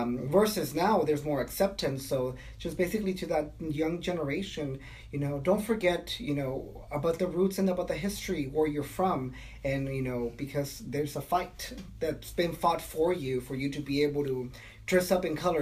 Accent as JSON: {"language": "English", "region": "Texas", "country": "United States", "tie": "born or raised there", "said": "growing up in the Valley also, maybe, I don't know if it's just me, but, you know, we also have that fear, me as being gay, having the border so close to us"}